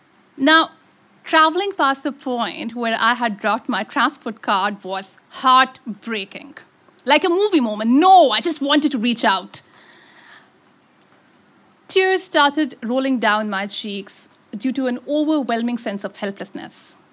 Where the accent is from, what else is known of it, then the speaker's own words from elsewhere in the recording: Pakistan; I am from Pakistan, as you've already unkindly mentioned.